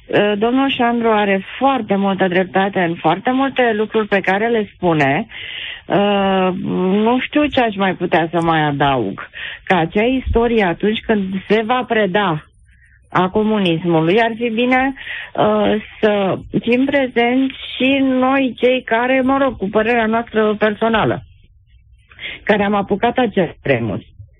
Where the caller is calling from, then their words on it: Bucharest, Romania; vă sunt din București.